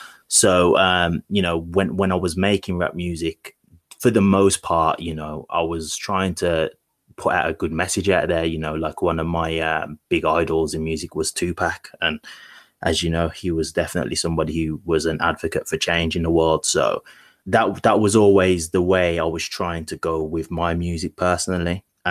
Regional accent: Birmingham, West Midlands, United Kingdom; obviously, as you stated, I'm from Birmingham.

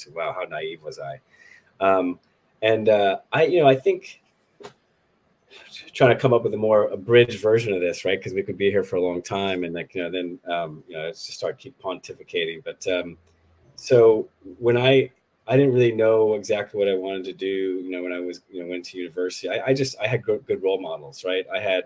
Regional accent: New England, United States; And like, I grew up in New England, in the States.

